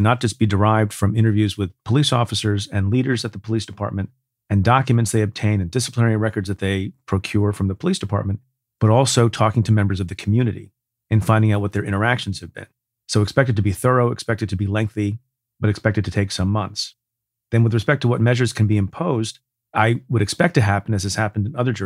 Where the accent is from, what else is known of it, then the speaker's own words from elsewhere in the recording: New York, United States; Minnesota clinched the 435th seat in the House over my home state of New York.